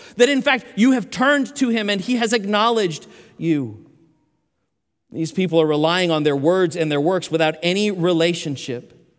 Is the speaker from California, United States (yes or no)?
no; Oklahoma, United States; born there; that I was born in Oklahoma?